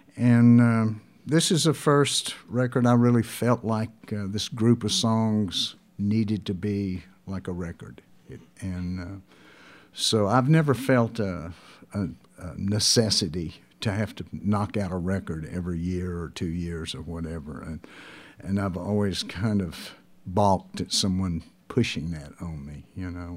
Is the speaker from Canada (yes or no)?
no; Lubbock, Texas, United States; I think it was because I was raised in Lubbock.